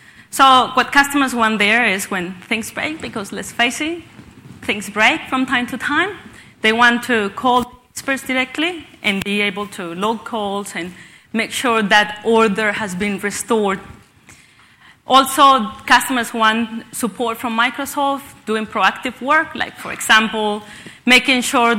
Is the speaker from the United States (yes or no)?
no; Colombia; English is a second language; I come from the beautiful country of Colombia, very famous for coffee, football